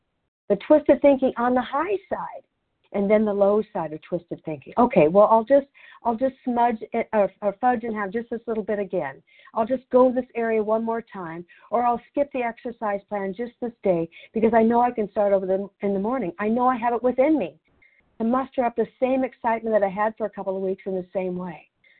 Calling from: Canby, Oregon, United States

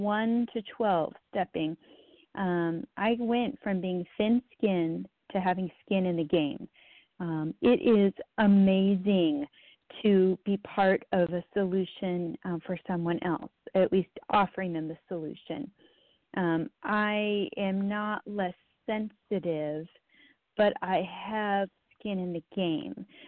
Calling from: North Carolina, United States; I'm calling from North Carolina, and I love this paragraph.

